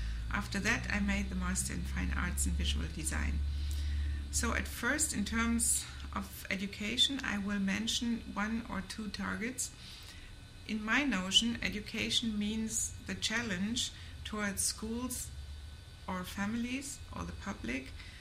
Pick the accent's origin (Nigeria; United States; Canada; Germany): Germany; English is a second language; also born or lived in Hamburg; now in Berlin, Germany; I live in Berlin now nearly 30 years. And I was born in Hamburg and brought up in the south of Germany.